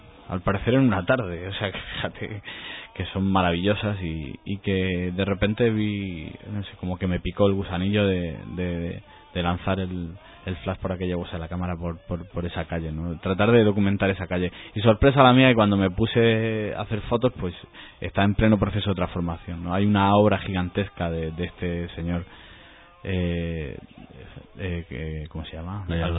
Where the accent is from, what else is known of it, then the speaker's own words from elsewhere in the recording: Orihuela, Valencian Community, Spain; una actividad muy muy arraigada en mi pueblo, en Orihuela, y en la zona de Alicante